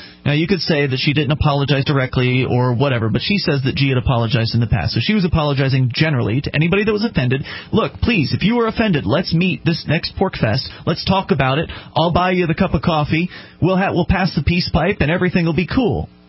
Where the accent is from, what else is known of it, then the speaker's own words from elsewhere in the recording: the South, United States; I grew up in the South.